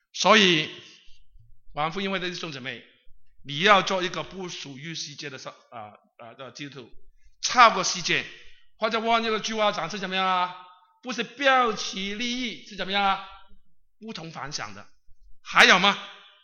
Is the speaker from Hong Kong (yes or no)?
yes; Hong Kong; 在我来自的地方香港